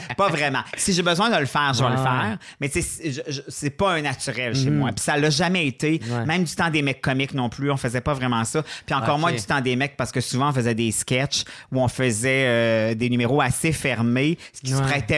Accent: Quebec City, Quebec, Canada; de sous-écoute à Québec, ma ville.

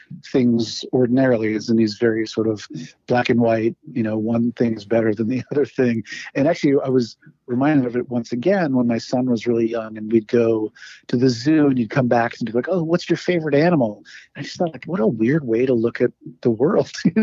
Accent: New York, United States; born there; also born or lived in Iran; I was born in New York. I split my time between here in New York and in Iran

